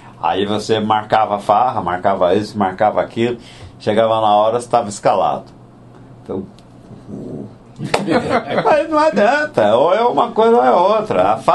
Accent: Itumirim, Minas Gerais, Brazil; born there; also born or lived in Lavras / Belo Horizonte / Brasília / Ribeirão Preto; Eu nasci em Itumirim, uma cidade que tem mais ou menos 4, 5 mil habitantes. Passei por Itumirim, por Lavras, por Belo Horizonte, rapidamente por Brasília e Ribeirão Preto, São Paulo e Rio. E trabalhei nesses lugares todos.

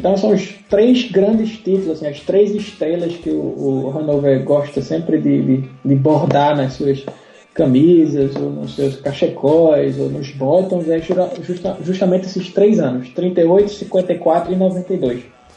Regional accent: Northeast Region, Brazil; accent: Nordeste; Eu tenho um sotaque do Nordeste

